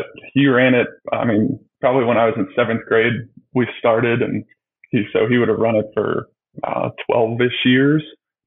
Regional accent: Jennerstown, Pennsylvania, United States; growing up in Jennerstown, Pennsylvania, population of maybe 500-600 people, there wasn't really much basketball being played.

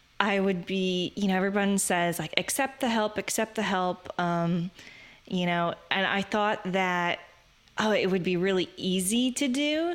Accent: Texas, United States; So I'm born and raised in Texas. My family's actually from South Dakota

